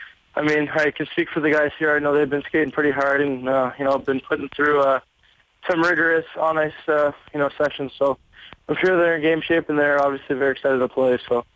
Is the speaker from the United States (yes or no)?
no; Toronto, Ontario, Canada; I mean, now growing up in Toronto, everyone knows what the Leafs are like and, you know, how much the city gets behind them.